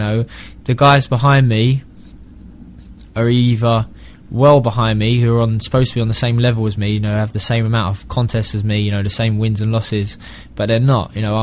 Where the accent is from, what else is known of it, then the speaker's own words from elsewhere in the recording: London, United Kingdom; I'm a local boy, and you know, I grew up in Hammersmith and Fulham.